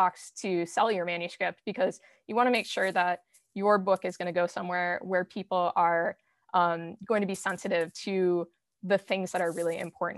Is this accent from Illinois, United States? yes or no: no; Minnesota, United States; born there; So, you know, I'm Puerto Rican, but I was born here, not on the island. I was born in Minnesota, so like far away from New York.